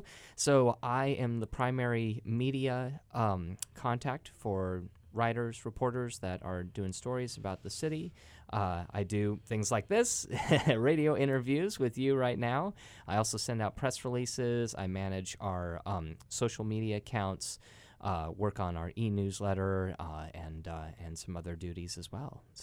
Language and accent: English; Astoria, Oregon, United States; So I am originally from Astoria. So I am a coastal boy. So I grew up in Astoria and graduated high school from there.